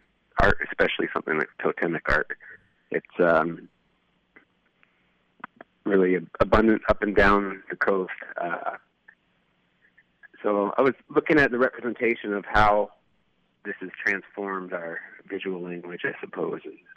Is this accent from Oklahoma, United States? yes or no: no; Juneau, Alaska, United States; I haven't been out to visit any of my Unangan family or even the land out there. I was raised here.